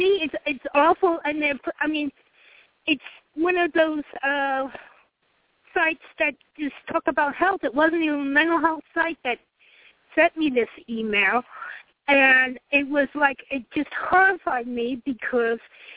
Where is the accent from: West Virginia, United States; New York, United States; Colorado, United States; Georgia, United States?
Colorado, United States; I'm from Colorado, too, and Amy and I are friends.